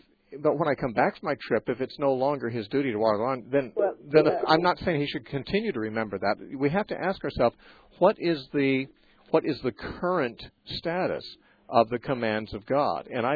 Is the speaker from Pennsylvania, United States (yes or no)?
no; McMinnville, Oregon, United States; from McMinnville, Oregon, which used to be my hometown.